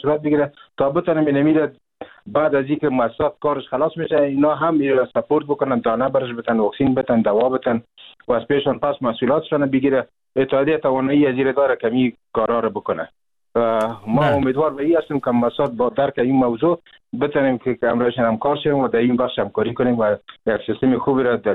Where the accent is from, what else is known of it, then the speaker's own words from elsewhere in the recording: Afghanistan; ما و شما از افغانستان هستیم،